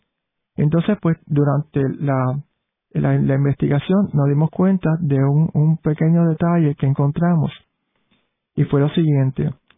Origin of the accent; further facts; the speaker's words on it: Santiago de Cuba, Cuba; born there; yo nací en Santiago de Cuba